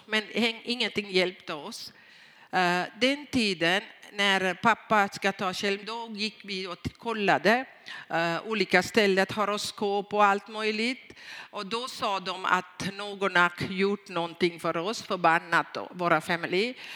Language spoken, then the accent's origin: Swedish; Sri Lanka; Swedish is a second language; och ni vet det. Och jag kom från Sri Lanka. Och jag var enda barnet till familjen.